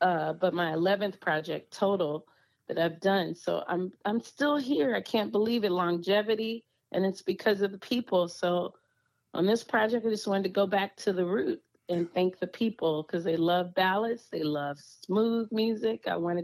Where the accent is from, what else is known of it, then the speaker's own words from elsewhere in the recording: New Orleans, Louisiana, United States; I'm from New Orleans. I'm like a jambalaya.